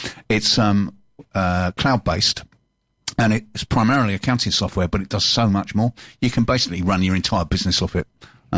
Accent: London, United Kingdom; I'm from South London, mate.

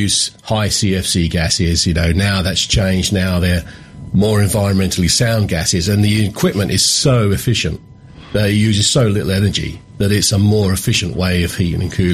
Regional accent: Chatham, South East England, United Kingdom; born there; now in Strood, United Kingdom; I was born in Chatham.

